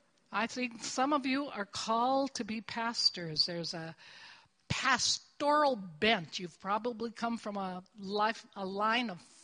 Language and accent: English; United States; because I was born here. I am an American. It's part of my inheritance.